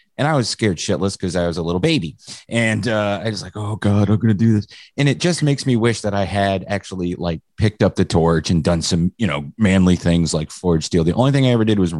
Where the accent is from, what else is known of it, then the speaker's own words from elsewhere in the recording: Mansfield, Pennsylvania, United States; moved away; But we're both from Mansfield, Pennsylvania. Grew up. I moved away in 1995, but have been down here for 25 years. But you know, I miss it up there.